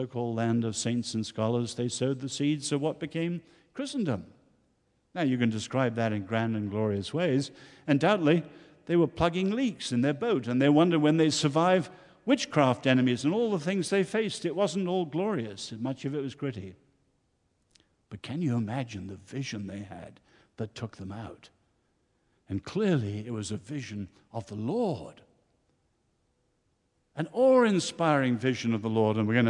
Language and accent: English; Ireland; I'm an Irishman.